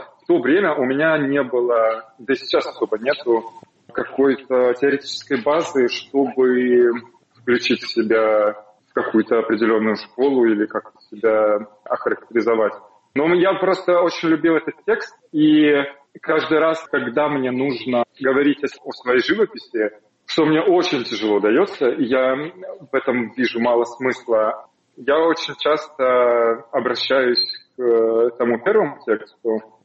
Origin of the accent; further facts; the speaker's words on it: North Caucasus, Russia; Я с Северного Кавказа. Я рос в 90-е годы.